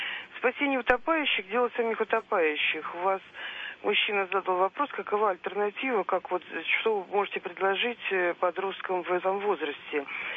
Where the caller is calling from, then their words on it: Moscow, Russia; из Москвы.